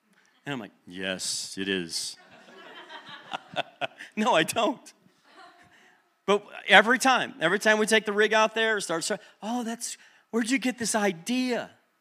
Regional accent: Midwest, United States; And for me, I'm from the Midwest and we have grass out there.

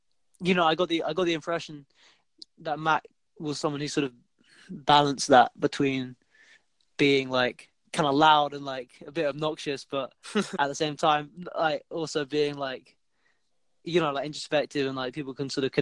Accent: London, United Kingdom; oh yeah, I'm a Londoner, like I know my city

